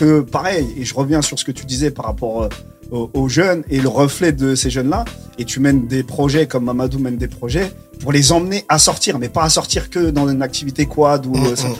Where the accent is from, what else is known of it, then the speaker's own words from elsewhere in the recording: Île-de-France, France; même si on est tous de l'Île-de-France et tout ça